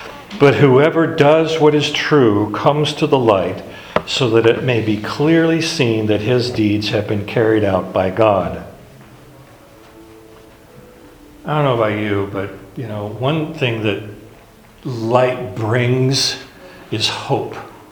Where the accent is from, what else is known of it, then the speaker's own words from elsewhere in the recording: Alaska, United States; Growing up in Alaska, on the state flag of Alaska is the Big Dipper.